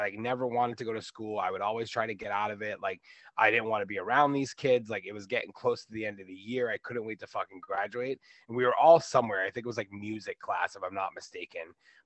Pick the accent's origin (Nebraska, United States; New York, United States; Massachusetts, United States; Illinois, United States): Massachusetts, United States; Boston; I'm 37 from the Boston area. I was born and raised here.